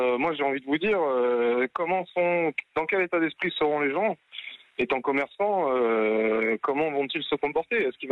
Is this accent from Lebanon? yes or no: no; Marseille, Provence-Alpes-Côte d'Azur, France; je viens donc du sud de la France, de Marseille.